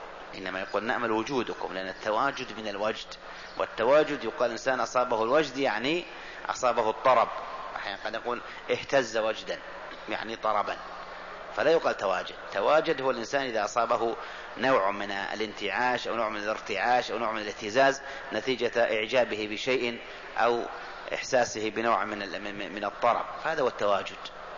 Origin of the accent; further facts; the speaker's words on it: Morocco; لما دخل وقت عندنا في المغرب